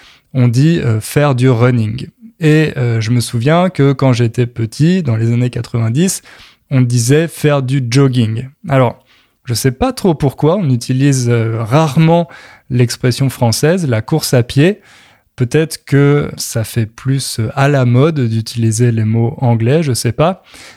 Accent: Châteauroux, Centre-Val de Loire, France; born there; que j'allais rester là où on s'est installé, à Châteauroux, dans ma ville natale, seulement quelques mois

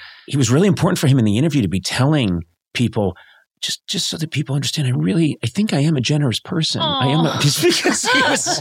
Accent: United States; and I know this probably can't happen because I'm not a British citizen

